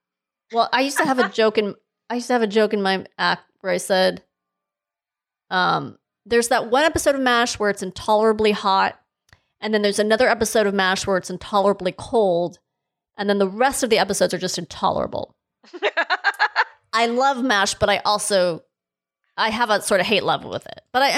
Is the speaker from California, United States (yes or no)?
yes; North Hollywood, California, United States; Oh, I grew up in North Hollywood, which is, for those outside of the city, is very, very close to Van Nuys. And so I'm quite used to helicopters.